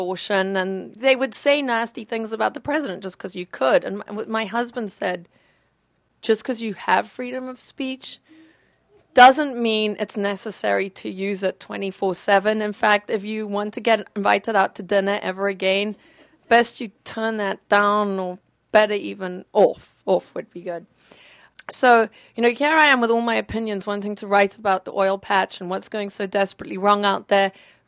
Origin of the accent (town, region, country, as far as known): Zambia; accent: peculiar accent